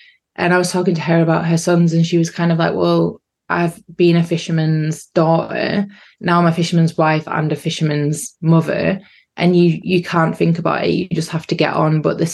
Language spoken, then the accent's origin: English; North East England, United Kingdom; I'm an artist from the Northeast